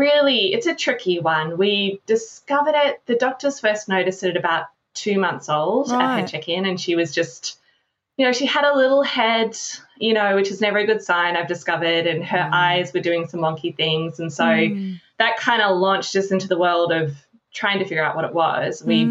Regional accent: Orbost, Victoria, Australia; now in California, United States; Yeah, so I was definitely a country girl. I was born in Orbost.

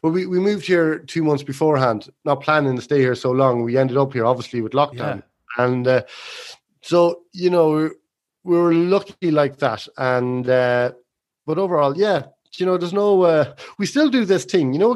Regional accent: Leinster, Ireland; we're living in Meath and, close to my hometown.

